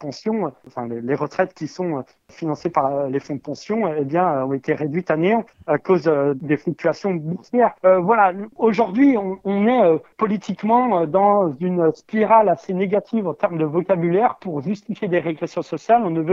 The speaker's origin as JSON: {"language": "French", "country": "France", "tie": "born or raised there", "lives_now": "Île-de-France, France", "said": "un petit clin d'œil que j'ai voulu faire à ma région natale, à cette belle terre bressane qui m'accueille encore quand je reviens d'Île-de-France"}